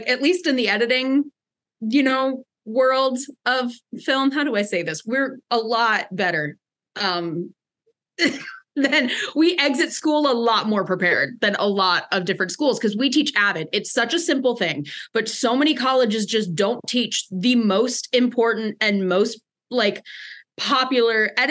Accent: Cary, North Carolina, United States; I'm just going to start with, I am glad I grew up in Cary. I am first generation on one side, and my father literally picked Cary because it was the safest city in the country he could find.

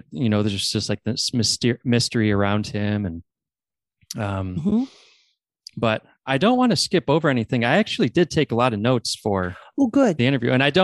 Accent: New York, United States; I grew up in upstate New York.

